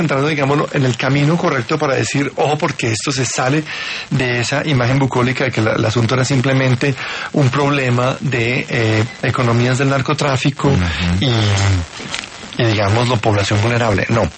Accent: Colombia; y que los tenemos que asumir como colombianos

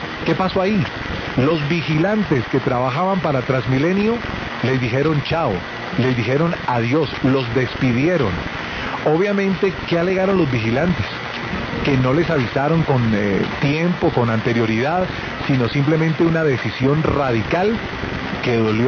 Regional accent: Bogotá, Colombia; a uno le duele como bogotano

